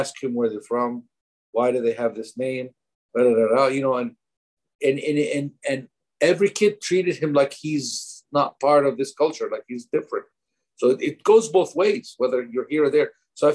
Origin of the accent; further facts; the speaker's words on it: Kuwait; if I was back home, let's just say, when I was raised in Kuwait, okay?